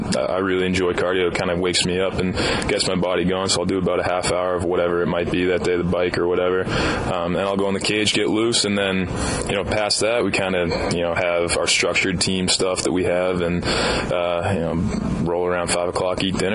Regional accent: Northeast, United States; but, you know, I come from the Northeast where, you know, we go out and we're outside for maybe a week before we play our first game.

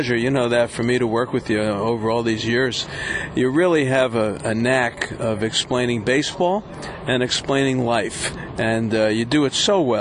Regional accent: Brooklyn, New York, United States; Well, for me, you know, I grew up in Brooklyn, so when I see him, I'm 10 years old, and that's the interesting thing.

